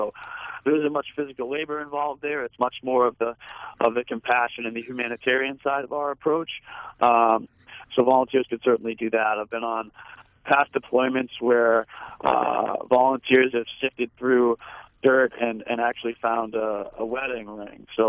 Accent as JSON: {"language": "English", "town": "Boston", "region": "Massachusetts", "country": "United States", "said": "I'm from Boston, kind of all over the map."}